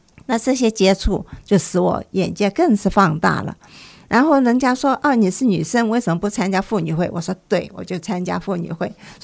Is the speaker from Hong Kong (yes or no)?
yes; Hong Kong; now in United States; 其实我也讲广东话，我香港来的，所以我可以游走两边之间啊